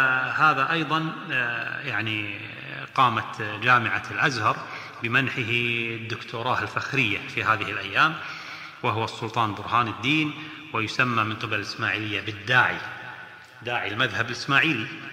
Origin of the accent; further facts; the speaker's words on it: Kuwait; إلى قفلية كما نقول عندنا بالكويت